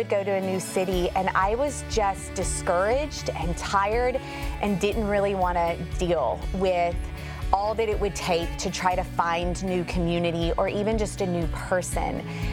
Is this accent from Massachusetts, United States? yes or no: no; Louisiana, United States; now in Cleveland, United States; He's originally from Texas. I'm from Northwest Louisiana, so he just tells me to say I'm from Texas because it's really close. So we moved to Cleveland, Ohio